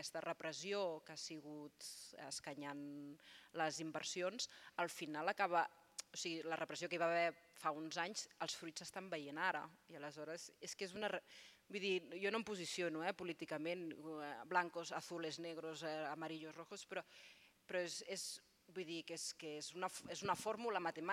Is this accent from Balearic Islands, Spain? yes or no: no; Catalonia, Spain; Com a intèrprets catalanes tenim més possibilitats Catalunya i Madrid